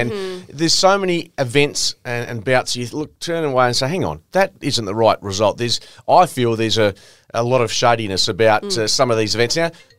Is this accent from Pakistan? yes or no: no; Australia; as an Australian